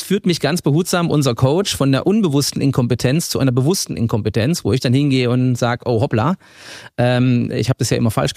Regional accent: Lower Saxony, Germany; born there; ich bin in Ostfriesland geboren

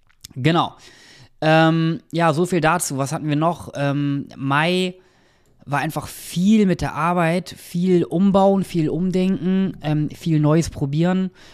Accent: Nienburg, Lower Saxony, Germany; bei der Sparkasse in Nienburg, meiner alten Heimatstadt.

